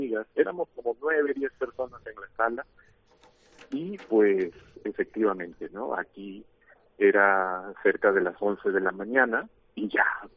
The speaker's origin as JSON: {"language": "Spanish", "town": "Chiclayo", "region": "Lambayeque", "country": "Peru", "accent": "Chiclayo", "said": "Cuando yo voy a mis reuniones de sacerdotes en Lima, en la capital del Perú, dicen, este es de Chiclayo, ¿no? Tenemos un acento."}